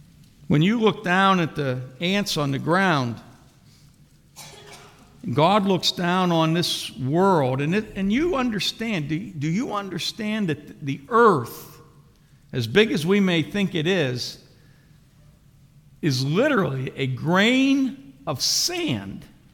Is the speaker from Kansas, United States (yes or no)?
no; Phillipsburg, New Jersey, United States; born there; I thought I was a citizen of the United States. I mean, I was born here in the Phillipsburg Hospital. And I have papers. And I'm an American citizen.